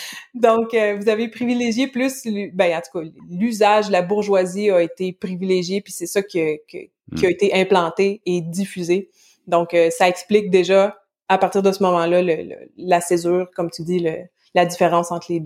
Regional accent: Quebec, Canada; Les Québécois parlent mal, notre accent, le français dégénère, notre accent est moins bon que celui de l'Europe

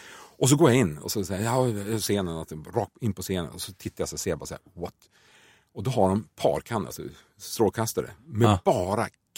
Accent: Norrland, Sweden; accent: Norrland; Och då ska jag plocka fram min gamla norrländska. Då ska man prata som norrlänning.

